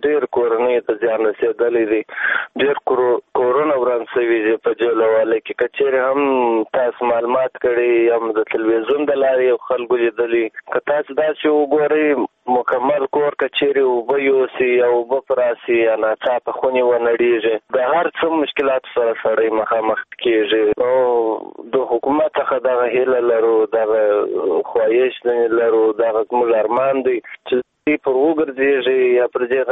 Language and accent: Pashto; Kandahar, Afghanistan; د کندهار ولایت نه مې